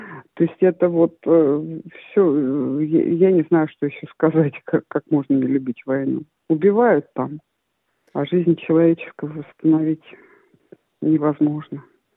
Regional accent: Moscow, Russia; now in Adelaide, Australia; Вообще я москвичка, но с маминой стороны бабушка и дедушка у меня с Украины, так что есть родные оттуда, с Украины

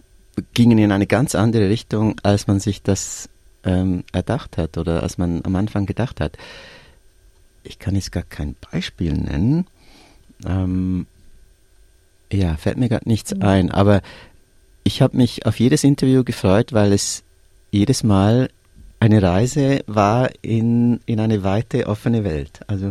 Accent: Switzerland; first language Swiss German; German is a second language; Meine Herzenssprache ist mein Schweizer Dialekt

